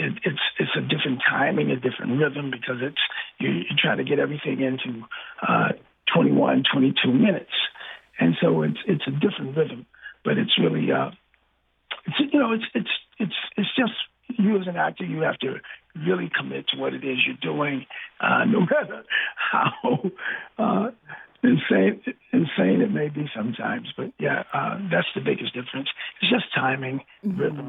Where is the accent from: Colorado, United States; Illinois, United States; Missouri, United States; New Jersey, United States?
Missouri, United States; St. Louis; I grew up in the Ville area, and I went to Colt Brilliant. And then I transferred to Scullin School, which was in the Primrose area.